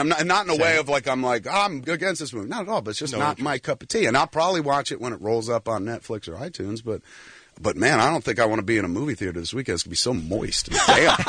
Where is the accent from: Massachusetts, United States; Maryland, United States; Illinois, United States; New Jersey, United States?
New Jersey, United States; I'm pretty liberal. But, I come from Jersey where there are lots of swamps